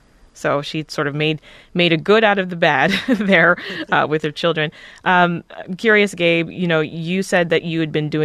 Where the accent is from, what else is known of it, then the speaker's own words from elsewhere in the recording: Jamaica; I'm Jamaican, so that's my favorite dish.